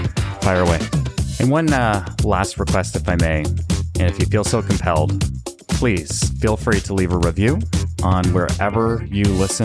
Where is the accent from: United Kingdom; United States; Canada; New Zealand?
Canada; I was born and raised in Canada